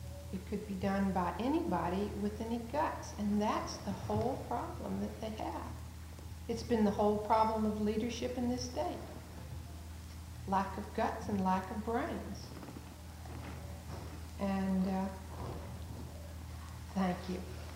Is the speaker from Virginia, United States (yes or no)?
yes; Danville, Virginia, United States; also born or lived in Ohio; But I'm really from Virginia, from Danville.